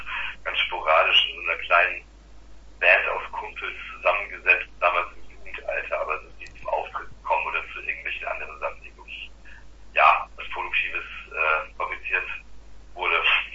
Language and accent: German; Flensburg, Schleswig-Holstein, Germany; ich komme aus der Küste auf jeden Fall. Ich habe in großen Wier gewohnt, aufgewachsen.